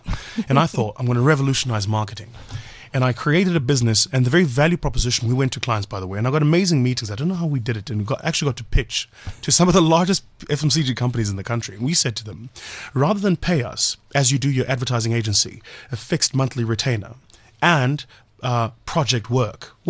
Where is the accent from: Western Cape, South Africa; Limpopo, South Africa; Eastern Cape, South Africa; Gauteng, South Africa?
Gauteng, South Africa; Watville; born or raised there